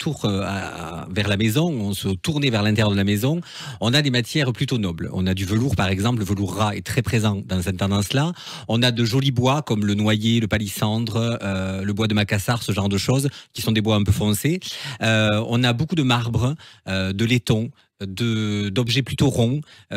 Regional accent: Grand Est, France; Pas du tout, je viens du Sud-Go, en fait, du sud de l'Alsace.

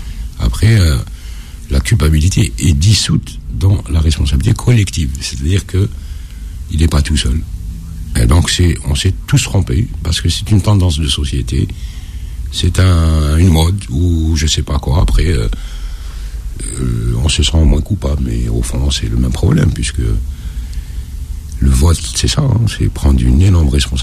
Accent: Algeria; Évidemment, je suis algérien

